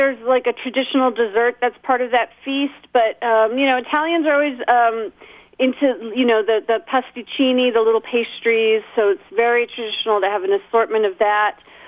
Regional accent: Virginia, United States; I grew up in Northern Virginia. So, yeah, I was definitely one of the weird ethnic kids.

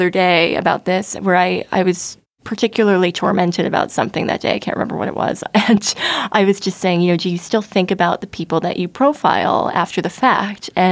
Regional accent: New Jersey, United States; I grew up in New Jersey, but I was born there.

